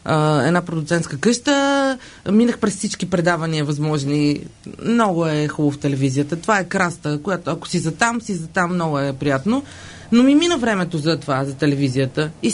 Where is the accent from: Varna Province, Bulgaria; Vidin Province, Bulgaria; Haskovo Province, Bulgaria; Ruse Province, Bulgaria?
Vidin Province, Bulgaria; Vidin; accent: northwestern dialect; Това е северозападен диалект, аз съм от Видин.